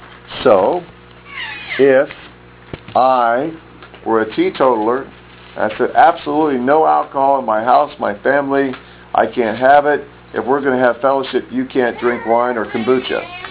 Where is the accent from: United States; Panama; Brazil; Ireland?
Ireland; I'm Irish, and the Irish are very weak to getting drunk.